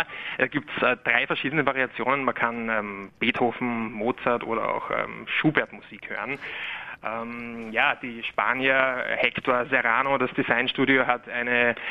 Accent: Vienna, Austria; accent: Viennese; Ich spreche Wienerisch.

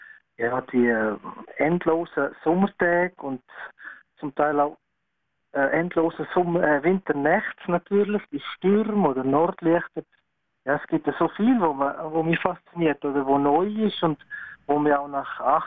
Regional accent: Graubünden, Switzerland; für mich als Bündner ist natürlich das Meer so faszinierend. Das haben wir ja nicht im Bündnerland.

